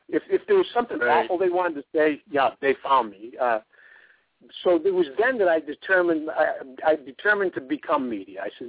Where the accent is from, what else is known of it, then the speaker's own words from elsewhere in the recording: Massachusetts, United States; also born or lived in New York City; I was born in New York City. They brought us up to Massachusetts when we were kids, you know, little kids.